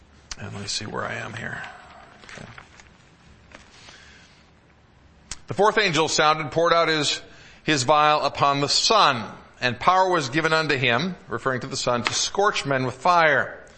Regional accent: Michigan, United States; I remember when I was growing up in Michigan is surrounded by water.

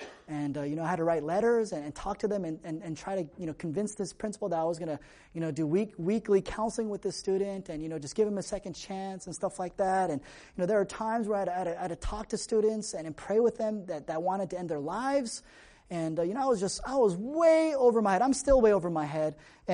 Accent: California, United States; I'm from California, you know, I came out with like my tank top

